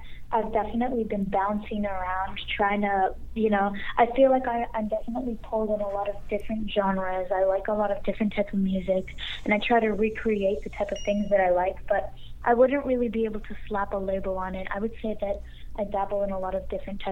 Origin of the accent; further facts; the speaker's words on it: California, United States; I'm an artist from California.